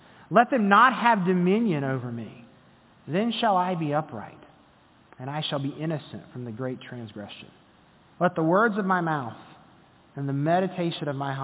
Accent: the South, United States; Now, I grew up in the South, and so in some of my church services, glory was a little more used in a few different ways.

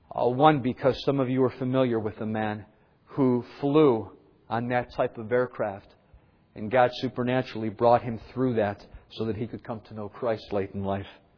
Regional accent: Cleveland, Ohio, United States; many of you know I'm from Cleveland

